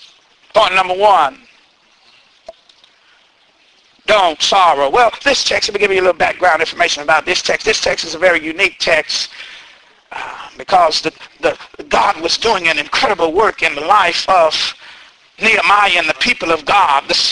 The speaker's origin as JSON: {"language": "English", "town": "Pauls Valley", "region": "Oklahoma", "country": "United States", "tie": "born or raised there", "said": "I have a murder for my hometown, Paul's Valley. I'm from Oklahoma City."}